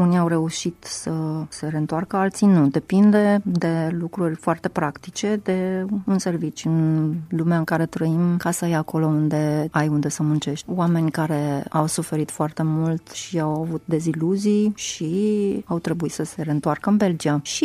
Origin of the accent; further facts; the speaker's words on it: Brăila, Brăila County, Romania; now in Iași, Romania; Nu sunt născut aici, dar așa le spun.